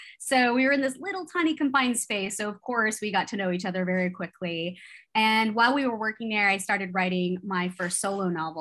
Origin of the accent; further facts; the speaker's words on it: California, United States; You know, I grew up in California, so it was always in my ear anytime something would happen with him or Zodiac